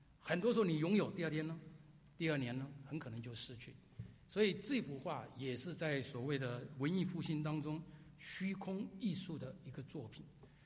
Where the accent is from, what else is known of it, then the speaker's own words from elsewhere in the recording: China; 这个很像我们中国人的黄粱一梦